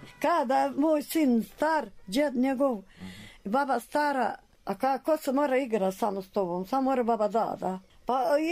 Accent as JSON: {"language": "Serbian", "town": "Šibovska", "region": "Republika Srpska", "country": "Bosnia & Herzegovina", "lives_now": "Prnjavor, Bosnia and Herzegovina", "said": "Pa ja sam iz Šibovske, kaže Milano, ajmo u Prnjar da školujem djecu."}